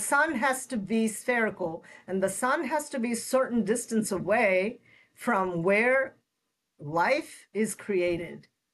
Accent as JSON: {"language": "English", "region": "West Bengal", "country": "India", "tie": "born or raised there", "first_language": "Bengali", "second_language": "English", "said": "growing up in Bengal, Bengali being my first language"}